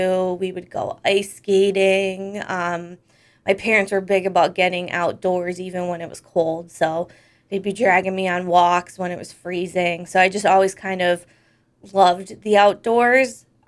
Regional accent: Scranton, Pennsylvania, United States; I'm from Scranton. I grew up in West Scranton. Literally, you know, in a very urban part of the city.

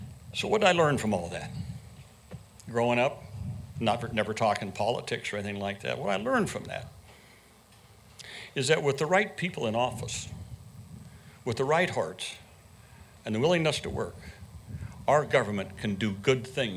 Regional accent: Cumming, Iowa, United States; As a young boy growing up in Cumming, Warren County, just a few miles from here, town of 150 people.

